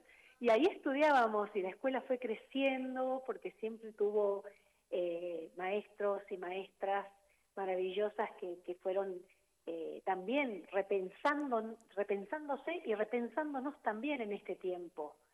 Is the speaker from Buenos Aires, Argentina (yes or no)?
no; Venado Tuerto, Santa Fe, Argentina; yo soy de Venado Tuerto. Y ahí, bueno, tuve mis primeros pasos como música con mis maestros de la ciudad, del pueblo. Mis queridos maestros de Venado.